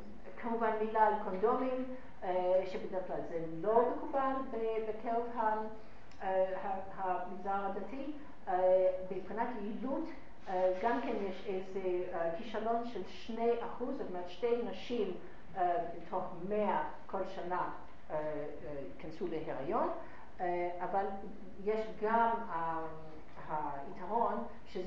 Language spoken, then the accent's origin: Hebrew; United States; now in Israel; אני אמריקאית וזו שיטה מאוד פופולרית באמריקה